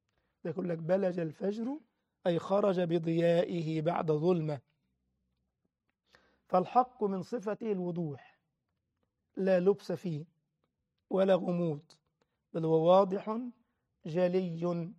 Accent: Egypt; لما مثلا أبو حملات ده عندنا في مصر، راجل صحفي علماني

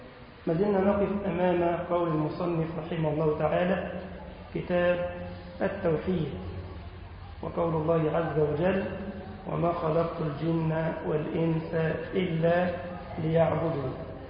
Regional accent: Egypt; اللهم أمن بلدنا مصر يا رب العالمين

